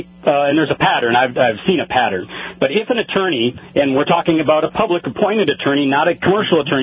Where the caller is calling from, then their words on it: New Mexico, United States; in New Mexico